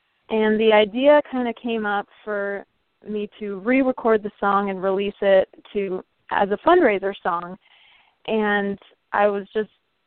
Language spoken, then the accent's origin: English; Weyburn, Saskatchewan, Canada; now in Nashville, United States; He's the one that has been doing a few of these cystic fibrosis shows with me in my hometown of Weyburn.